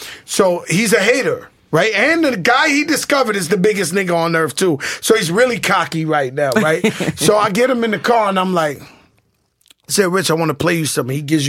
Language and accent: English; Bronx, New York, United States; And, of course, we're cheating because we're from the Bronx.